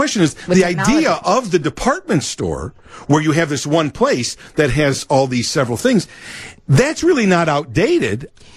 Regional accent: Chicago, Illinois, United States; I grew up on the Northwest Side and at Six Corners there by Irving and Cicero in Milwaukee, right at the corner.

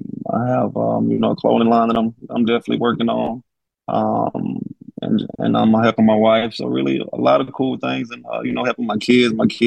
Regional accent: Alabama, United States; I mean, I'm from Alabama. It's a small community.

